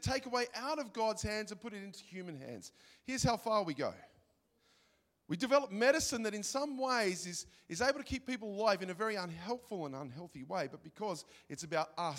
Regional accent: Greystanes, New South Wales, Australia; I drove past the city this morning because I come from Greystanes, the Great West.

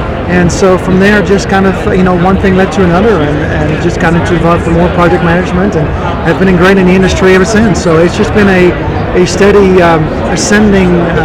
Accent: Belgium; first language Dutch; English is a second language; also born or lived in Netherlands; I've always done languages. I'm originally from the Netherlands. I'm Dutch born, so my native language is Dutch, and then my parents at a very young age moved to French-speaking Belgium, so then I added that language to my to my repertoire

